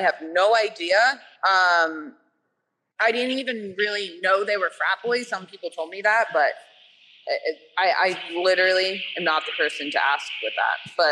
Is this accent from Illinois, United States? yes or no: no; Austin, Texas, United States; And so he knew I was from Austin